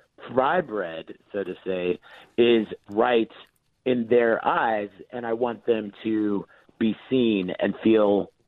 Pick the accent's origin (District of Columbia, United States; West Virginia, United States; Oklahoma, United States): Oklahoma, United States; And I grew up in Oklahoma, and I grew up making fry bread and eating fry bread with all these old ladies in my family.